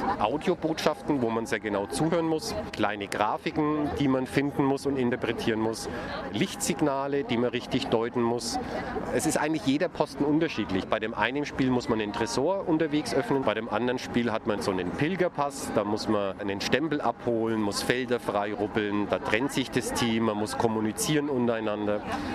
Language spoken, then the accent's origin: German; Nuremberg, Bavaria, Germany; selbst als Nürnberger kommt man in Ecken von Nürnberg, was die meisten Nürnberger gar nicht auf dem Schirm haben.